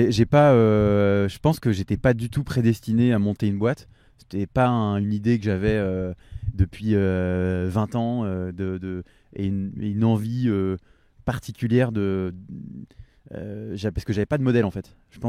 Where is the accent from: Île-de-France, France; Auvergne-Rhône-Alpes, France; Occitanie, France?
Auvergne-Rhône-Alpes, France; Lyon; j'ai 30 ans. Je suis lyonnais d'origine. Mes parents viennent de Bretagne et de Normandie, mais j'ai grandi à Lyon.